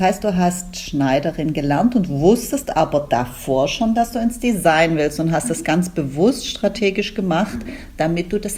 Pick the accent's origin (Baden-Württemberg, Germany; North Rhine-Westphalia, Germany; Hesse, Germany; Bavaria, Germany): Baden-Württemberg, Germany; Weißt du, Sina, du bist Schwäbin, ich bin Schwäbin.